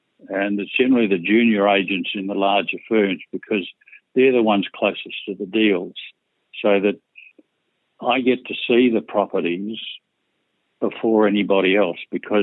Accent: Melbourne, Victoria, Australia; I grew up in Melbourne, attended Melbourne Grammar, and then went on to study economics at Monash University for 3 years.

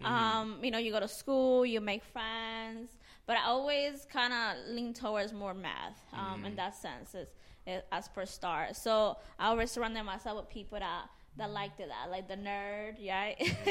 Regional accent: Jersey City, New Jersey, United States; I'm from New Jersey, Jersey City.

